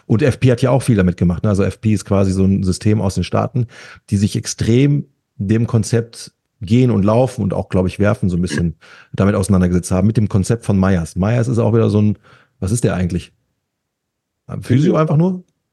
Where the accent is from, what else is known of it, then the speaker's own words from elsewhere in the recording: Italy; ich bin ein nicht-spanischer Mensch. Nein, also jeder denkt, ich wäre Spanier, ich bin Italiener.